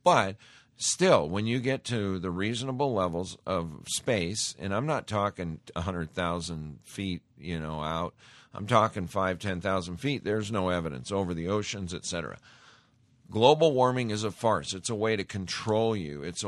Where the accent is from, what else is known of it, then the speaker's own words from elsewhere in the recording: Montana, United States; you just don't see that good old down-home respectful behavior that I grew up around in Montana, and I miss it.